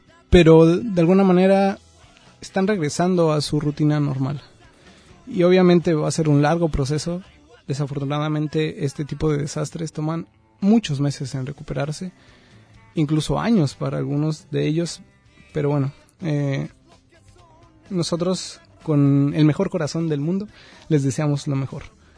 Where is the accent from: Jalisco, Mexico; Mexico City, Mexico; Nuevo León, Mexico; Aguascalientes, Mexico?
Mexico City, Mexico; yo vengo de la Ciudad de México.